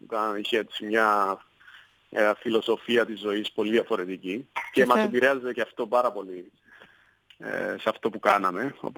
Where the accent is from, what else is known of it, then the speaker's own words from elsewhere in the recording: Cyprus; also born or lived in London, United Kingdom; εγώ τελείωσα τις σπουδές μου, ήρθα πίσω στην Κύπρο